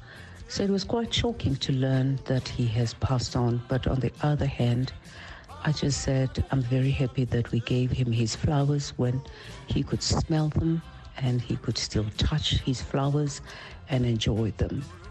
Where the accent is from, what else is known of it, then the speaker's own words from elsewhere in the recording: South Africa; But to us South Africans, we were very lucky to have this giant being a South African